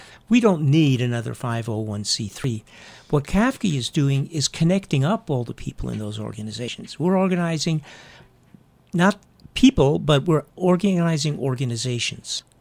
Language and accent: English; New York, United States; also born or lived in Humboldt County, United States; I'm a New York Jew.